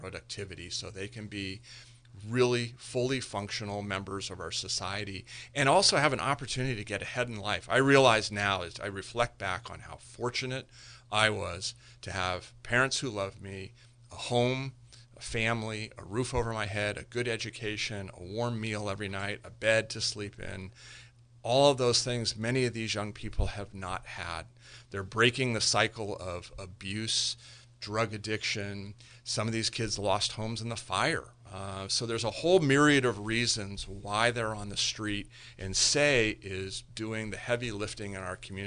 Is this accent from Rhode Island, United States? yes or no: no; California, United States; also born or lived in Oregon; I born and raised in Marin, started my career in Marin. We took a little two-year hiatus in Oregon and came back to California, thank goodness.